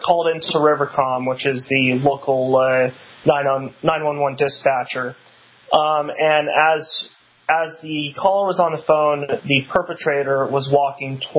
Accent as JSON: {"language": "English", "town": "Wenatchee", "region": "Washington", "country": "United States", "tie": "born or raised there", "said": "a guy was killed in the parking lot of an Albertsons in Wenatchee, Washington, which is my hometown."}